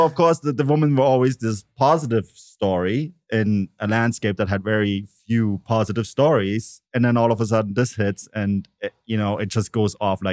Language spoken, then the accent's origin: English; Germany; also born or lived in Canada; I mean, I have to point out I'm a dual national. So I grew up in Germany and in Canada. And I grew up in a soccer country and a non-soccer country at the same time.